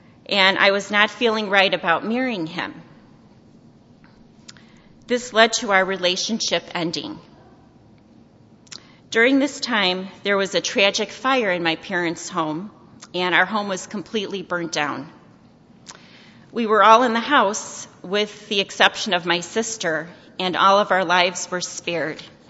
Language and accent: English; Chicago, Illinois, United States; I grew up in Chicago, the oldest of three siblings.